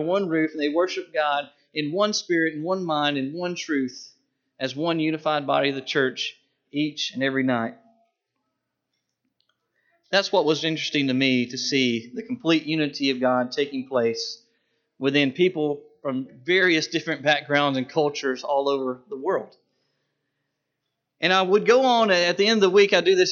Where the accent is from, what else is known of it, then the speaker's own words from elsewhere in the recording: Indian Creek, United States; I grew up in Indian Creek. Always wanted to be back there.